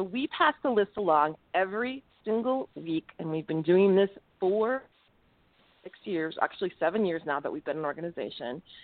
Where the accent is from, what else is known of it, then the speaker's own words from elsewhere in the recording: New Mexico, United States; I'm from New Mexico, so I have to say that.